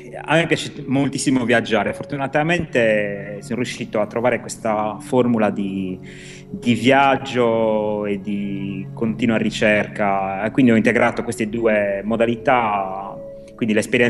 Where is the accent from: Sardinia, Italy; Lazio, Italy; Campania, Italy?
Sardinia, Italy; moved away as an adult; da quando ho 18 anni, praticamente mi sono trasferito dalla Sardegna e ho iniziato così a viaggiare.